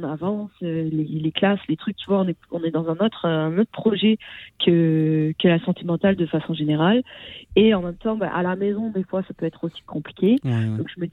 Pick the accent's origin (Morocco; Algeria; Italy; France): France; now in Canada; je connais pas la réalité actuelle de l'éducation dans les écoles et encore moins au Québec parce que j'ai grandi en France.